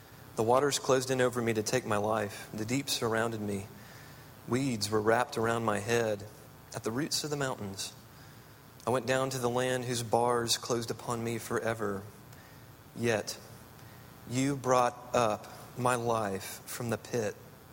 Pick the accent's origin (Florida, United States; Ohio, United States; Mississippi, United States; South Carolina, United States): South Carolina, United States; Now, all of us know, because we're from South Carolina, we probably know this story better than most.